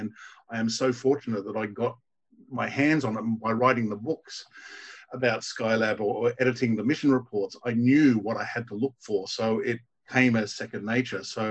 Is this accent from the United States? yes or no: no; Australia; growing up in Australia